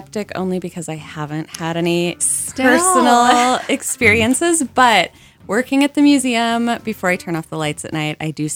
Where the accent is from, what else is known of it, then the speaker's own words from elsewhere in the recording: Alabama, United States; Joy's husband had been stationed in Alabama, my home state, and while there, she had developed a taste for Alabama barbecue.